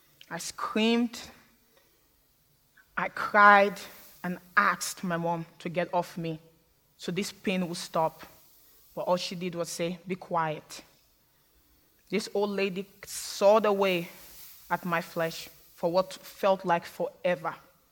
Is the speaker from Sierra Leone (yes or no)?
yes; Sierra Leone; born there; I was born in Sierra Leone.